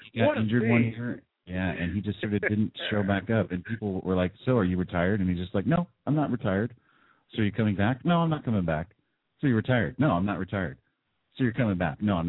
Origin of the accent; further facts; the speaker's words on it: San Jose, California, United States; I grew up in the South Bay in San Jose, and I always had an affinity because we're kind of split down the middle as far as like location wise